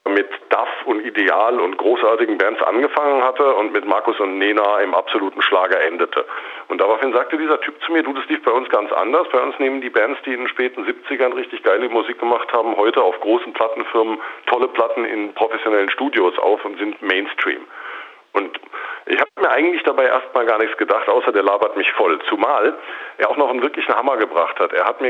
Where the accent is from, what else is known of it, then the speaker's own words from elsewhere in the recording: West Germany, Germany; Ich muss dazu sagen, ich bin Westdeutscher.